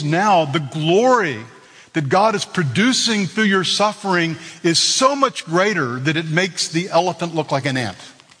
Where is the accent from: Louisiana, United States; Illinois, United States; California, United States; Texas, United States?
Texas, United States; Well, I understand gold mining and oil production. I'm from Texas.